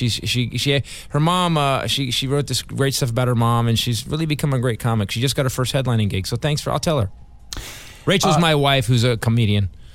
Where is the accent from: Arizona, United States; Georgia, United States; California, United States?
California, United States; San Jose; also born or lived in Fremont / Newark; That's my hometown. I grew up there, Fremont, Newark, California, so I love San Jose.